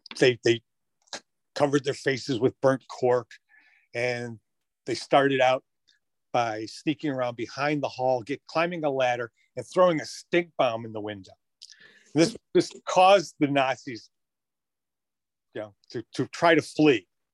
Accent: Rochester, New York, United States; I should say that I am Catholic myself, and I grew up in Rochester, New York, a German American.

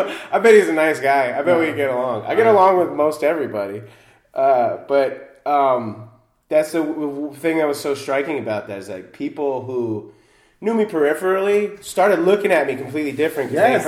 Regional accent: New Jersey, United States; so I'm from New Jersey originally, too.

